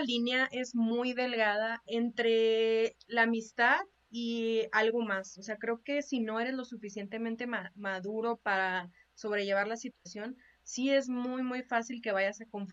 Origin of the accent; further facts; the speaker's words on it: Chihuahua, Mexico; tú y yo somos de Chihuahua y sabemos que eso pasa cada 5 minutos